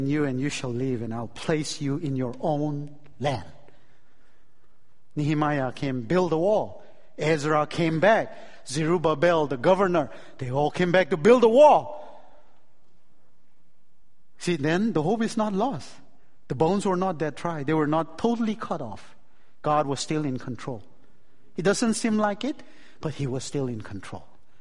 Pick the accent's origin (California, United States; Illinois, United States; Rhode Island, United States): Illinois, United States; Chicago; also born or lived in Indiana / Michigan; So I'm from Midwest. I started in Chicago, so I'm like a Chicagoan.